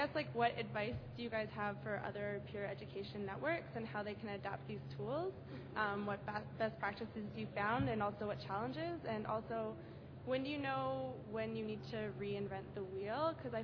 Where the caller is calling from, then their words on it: Canada; I'm coming from Canada.